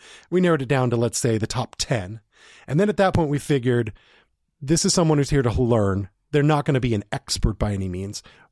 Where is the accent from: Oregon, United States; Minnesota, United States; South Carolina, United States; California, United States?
Oregon, United States; Portland; So I was applying to a couple places here in Portland. I'm originally from Portland